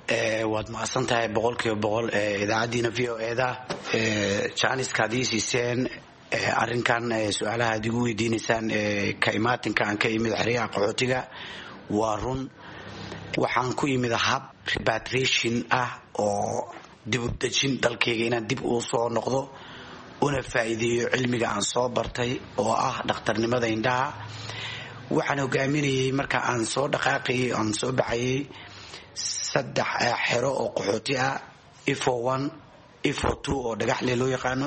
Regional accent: Mogadishu, Banadir, Somalia; born there; Muqdisho ayaan ku dhashay oo ka qaxay.

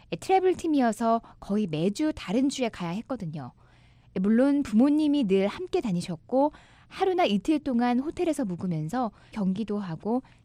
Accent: Virginia, United States; 저는 버지니아에서 자랐는데 저도 어릴 때 지역 스포츠 팀에서 소프트볼을 했어요.

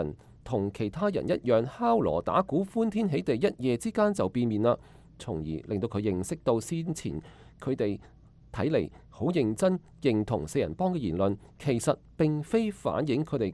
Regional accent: China; 因為你想想，我們都是從中國來的

